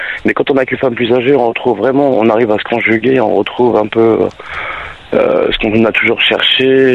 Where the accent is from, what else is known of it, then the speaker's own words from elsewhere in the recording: Oran, Oran Province, Algeria; Et j'ai 44 ans et je suis d'Oran.